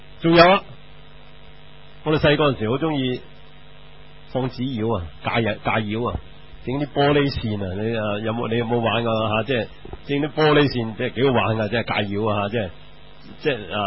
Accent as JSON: {"language": "Cantonese", "country": "China", "said": "我哋中国人就因为点解暂时冇雪柜啊嘛"}